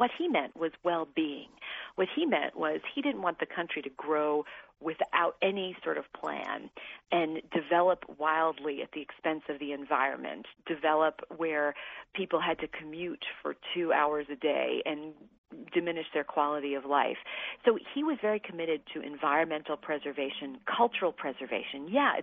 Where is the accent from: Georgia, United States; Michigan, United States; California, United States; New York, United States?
New York, United States; it reminded me of when I was a kid growing up in New York and there were just three TV stations